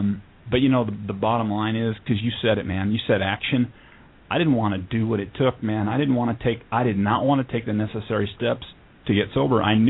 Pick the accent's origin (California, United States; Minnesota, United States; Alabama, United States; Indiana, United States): California, United States; San Diego; I grew up out in the San Diego area, but moved down here to be closer to family in 93 when I got out of the Navy down in Coronado.